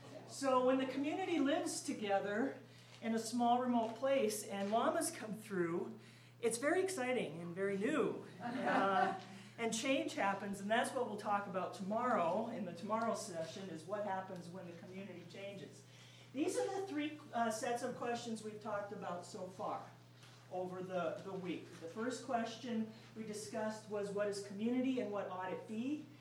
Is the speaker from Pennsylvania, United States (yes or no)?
no; Sioux Falls, South Dakota, United States; I'm from Sioux Falls, South Dakota.